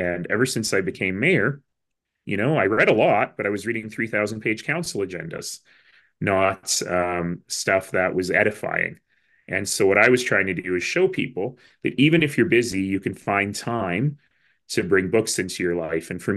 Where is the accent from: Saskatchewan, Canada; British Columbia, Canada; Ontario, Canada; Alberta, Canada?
Alberta, Canada; Calgary; the kid growing up in Marlboro who went to the University of Calgary, who no longer had one bus that would take him all the way there.